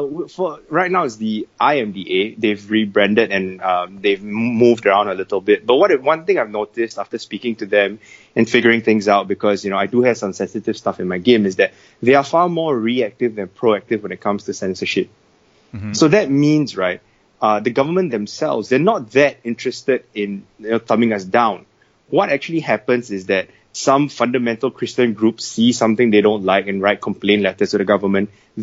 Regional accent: Singapore; So Singapore is a sunny island very near the equator, just below Malaysia. It's in Southeast Asia, and we are a majority English-speaking country, which is why I have a very, very odd

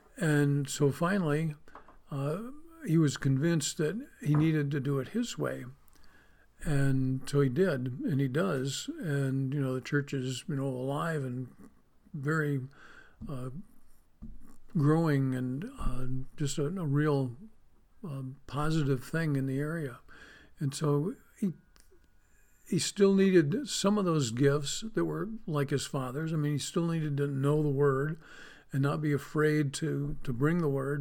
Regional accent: New York, United States; I grew up in Western New York, southwest of Buffalo, where it is snow country, where we got an average of over 200 inches of snow a year.

